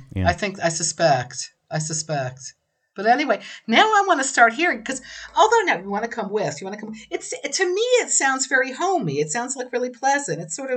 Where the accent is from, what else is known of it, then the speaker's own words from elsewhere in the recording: New Jersey, United States; also born or lived in New York / Seattle; I mean, I grew up in New Jersey and lived in New York all my life before I came here. Well, there was also Seattle, but that's beside the point.